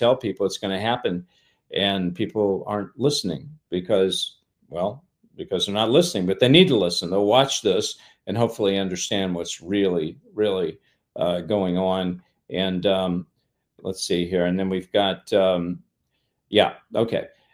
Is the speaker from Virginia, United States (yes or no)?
no; Hollywood, California, United States; because I'm from Hollywood